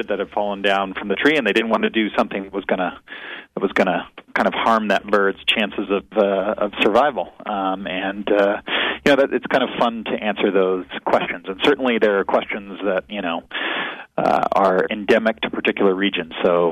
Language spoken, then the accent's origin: English; Missouri, United States; So, for example, I grew up in Missouri, which is part of Tornado Alley, mm-hmm.